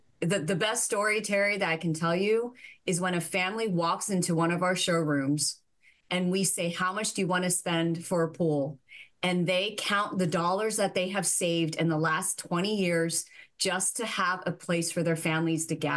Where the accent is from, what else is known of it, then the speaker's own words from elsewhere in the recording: Hong Kong; born there; also born or lived in a dozen other places; Born in Hong Kong, raised in a dozen other places, one older sister.